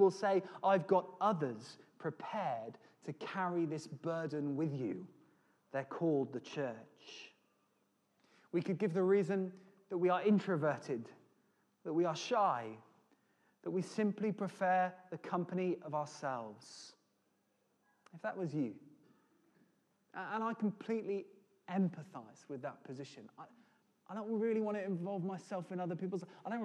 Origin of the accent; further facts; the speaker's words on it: United Kingdom; We're British, most of us, and we feel like we'd be being nosy or prying to get too involved with somebody else's circumstance.